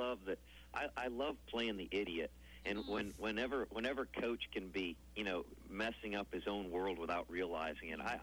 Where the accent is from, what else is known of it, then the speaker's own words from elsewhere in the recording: Chicago, Illinois, United States; Well, I grew up in Chicago, so, I always had the Bears, the Blackhawks, and the Cubs, and we moved down to Georgia